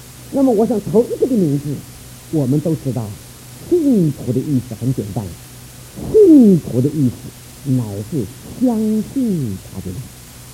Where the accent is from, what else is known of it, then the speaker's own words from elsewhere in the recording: China; 我们中国人许多的时候发现自己有罪了，发现自己有过错